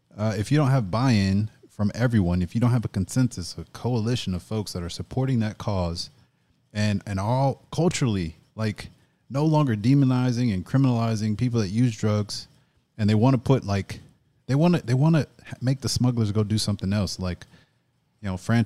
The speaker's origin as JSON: {"language": "English", "country": "United States", "said": "I live in America. I'm an American."}